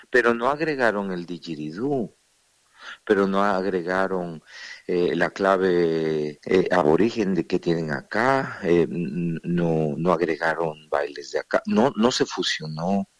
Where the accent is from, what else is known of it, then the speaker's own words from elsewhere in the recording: Mexico; now in Australia; y yo soy mexicano